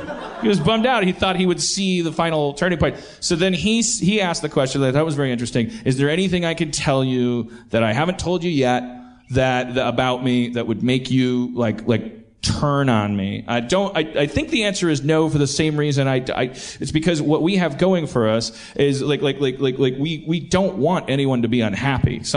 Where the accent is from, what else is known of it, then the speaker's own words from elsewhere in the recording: Milwaukee, Wisconsin, United States; accent: Milwaukee; like 85% of the time, would you hear my little Milwaukee accent? Most of the time, Pittsburgh's bringing it out of me.